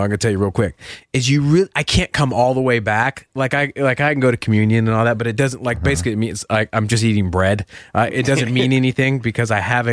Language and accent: English; Washington, United States; That was the worst part of going to when I grew up in Washington State, when I would have to go to church at 9:30 in the morning.